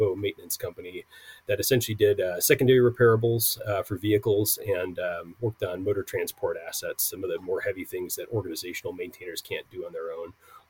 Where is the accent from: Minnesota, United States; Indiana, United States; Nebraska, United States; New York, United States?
Minnesota, United States; Minneapolis; I'm from Minnesota, Minneapolis originally. I went through University of Minnesota